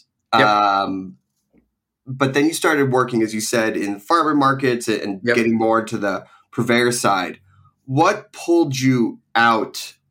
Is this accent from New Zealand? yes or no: no; East Coast, United States; when I was growing up on the East Coast, hearing about Alice Water and the whole farm to table movement and everything